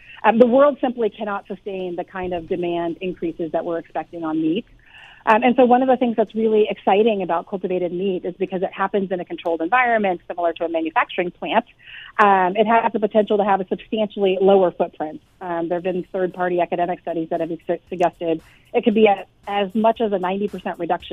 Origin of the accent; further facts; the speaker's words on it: Texas, United States; I'm from Texas, and I love my meat.